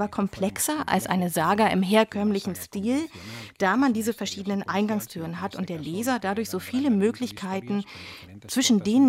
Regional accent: Barcelona, Catalonia, Spain; Ja, Barcelona ist wirklich meine Geburtsstadt. Ich bin da aufgewachsen, groß geworden und habe all diese Kindheits- und Jugenderinnerungen an diese Stadt

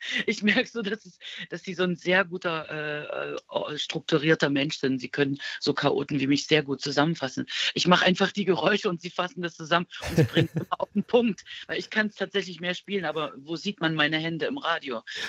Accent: Dresden, Saxony, Germany; Es war noch kein Land, es war also Vorstadt, direkt Stadtgrenze Dresden-Süd, aber die Kühe waren um die Ecke.

